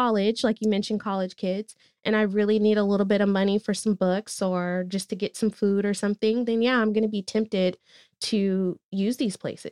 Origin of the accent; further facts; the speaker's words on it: Oakland, California, United States; I grew up in East Oakland. I wasn't taught financial education in school.